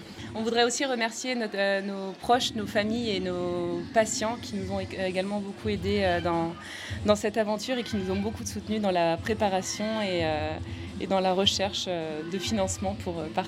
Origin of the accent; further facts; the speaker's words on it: Réunion, France; On est de La Réunion